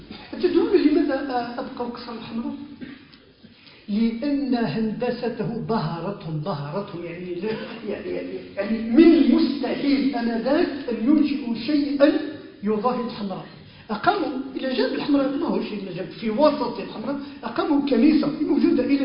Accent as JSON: {"language": "Arabic", "country": "Algeria", "said": "ودرس هنا في الجزائر، عندنا في الجزائر."}